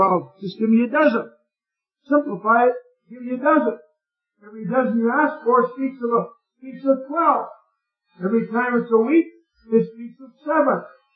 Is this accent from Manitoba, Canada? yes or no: no; Ontario, Canada; Not to go farming at all, because I'm from Ontario, Ontario.